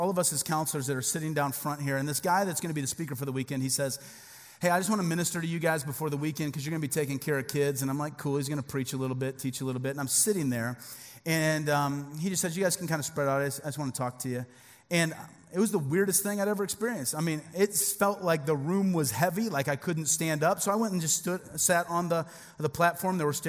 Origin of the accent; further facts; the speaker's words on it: Midwest, United States; we're from the Midwest. We didn't know.